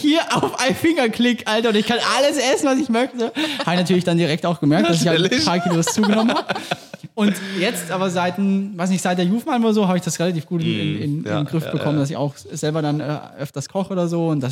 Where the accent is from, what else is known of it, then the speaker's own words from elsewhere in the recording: Vienna, Austria; accent: Viennese; Also das ist eigentlich wirklich mein Dialekt. Das ist nur ein überspitzter Wiener Dialekt.